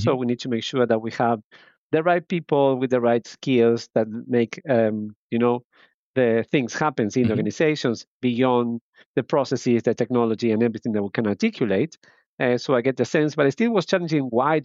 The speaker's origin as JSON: {"language": "English", "country": "Argentina", "tie": "born or raised there", "second_language": "English", "said": "I was born and raised in Argentina, in a small town, very small, of 7,000 people living there."}